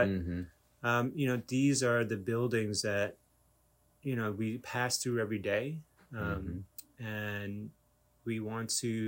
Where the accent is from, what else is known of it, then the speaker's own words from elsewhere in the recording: Albany, New York, United States; I was born in New York City, grew up in Albany, and went to school at Buffalo.